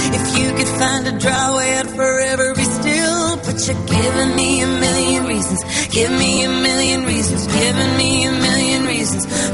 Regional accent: Sabadell, Catalonia, Spain; born there; He estado durante 9 años también en el CAR de San Cugat y soy nacida en Sabadell.

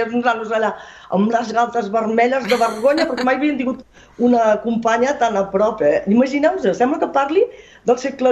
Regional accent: Sabadell, Catalonia, Spain; Vaig néixer el que en deia la Mutua dels Amos, allà al carrer de la Creueta.

